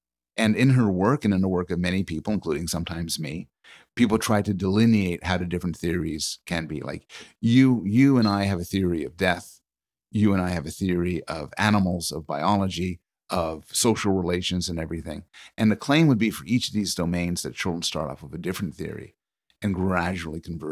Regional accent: Montreal, Quebec, Canada; I was raised in Montreal, and Montreal had a dense network of highways where you go under underpasses and overpasses.

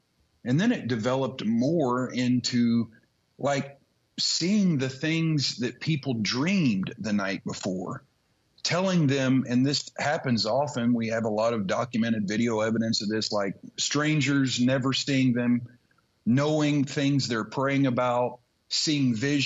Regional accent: Bloomington, Indiana, United States; I moved from where I grew up in Bloomington, Indiana, to a town 2.5 hours north called Peru, Indiana.

